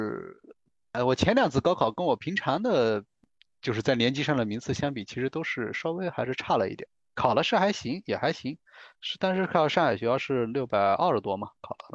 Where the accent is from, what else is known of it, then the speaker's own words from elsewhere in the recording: Anhui, China; 我是来自一个安徽皖南的一个小县城